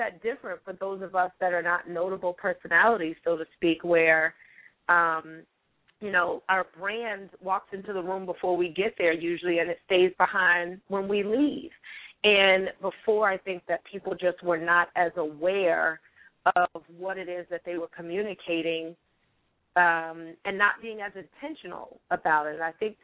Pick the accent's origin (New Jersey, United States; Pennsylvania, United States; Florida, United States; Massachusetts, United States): Pennsylvania, United States; Philadelphia; Yeah, when I was in the sixth grade, I went to a school in Jenkintown, Pennsylvania. My hometown is Philadelphia.